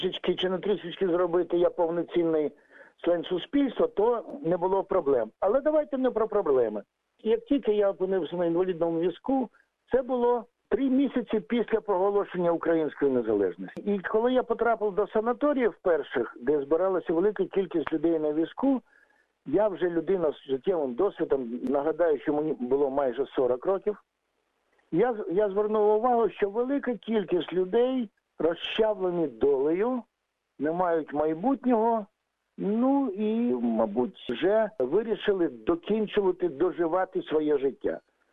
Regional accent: Kyiv, Ukraine; Мені 65 років буде через півтора місяці. Я киянин корінний.

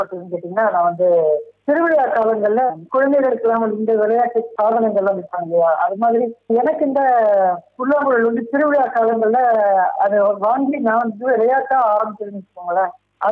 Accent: Rasipuram, Tamil Nadu, India; என்னுடைய சொந்த ஊர் வந்து தமிழகத்துல நாமக்கல் மாவட்டம் மாவட்டத்துல இங்க ராசிபுரம் அப்படிங்கிற ஊர்ல இருக்கேன் ஐயா.

